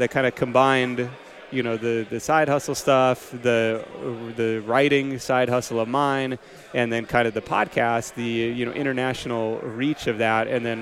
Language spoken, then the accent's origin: English; Seattle, Washington, United States; Like I said, I grew up in Seattle, but we've been here 10 years and have kind of grown to love it.